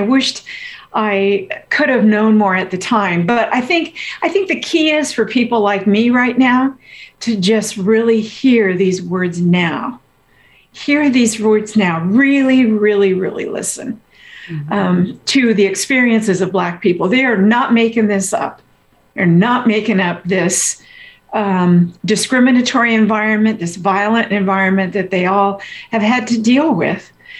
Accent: Nebraska, United States; I grew up in Western Nebraska around all white people.

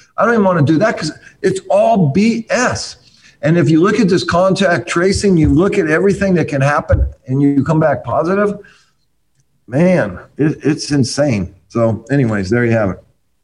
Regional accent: California, United States; I'm from California, the Bay Area.

